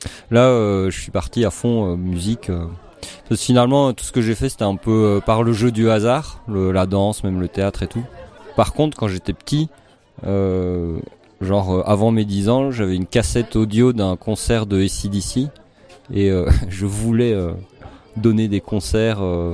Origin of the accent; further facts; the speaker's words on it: Belgium; now in Gap, France; je suis belge d'origine. Et je suis Gapensais depuis, je sais pas, 4. Ouais, 5 ans, je pense. Ça fait ma 5e année ici, ouais.